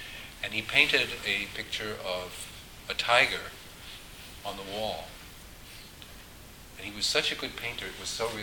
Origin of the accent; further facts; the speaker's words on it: New York City, New York, United States; born there; I was born in Brooklyn, New York in 1946. I went to Monroe Street School and blah, blah, blah.